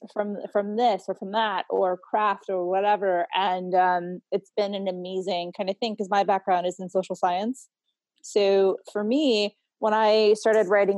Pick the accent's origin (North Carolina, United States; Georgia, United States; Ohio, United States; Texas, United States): North Carolina, United States; And so I am from North Carolina.